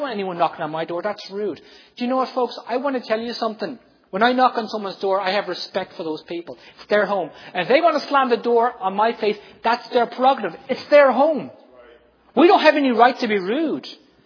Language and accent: English; Dublin, Leinster, Ireland; Dublin. I'm a Dub. I love Dublin. I want to see all these people get saved. I thought, when I come home, I'm Irish.